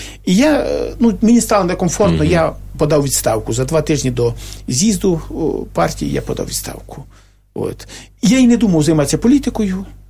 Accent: Staryi Sambir, Lviv Oblast, Ukraine; І рух висунув по округу Старосамбірському, звідки я родом.

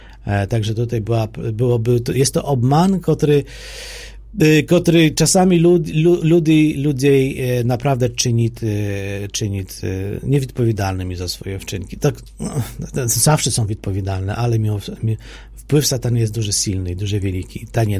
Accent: Poland; я як поляк, правда

